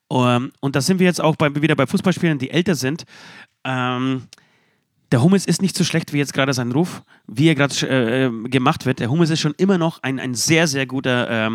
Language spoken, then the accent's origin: German; Saxony, Germany; moved away; Görlitz liegt sehr nah an meiner alten Heimat, an der polnischen Grenze.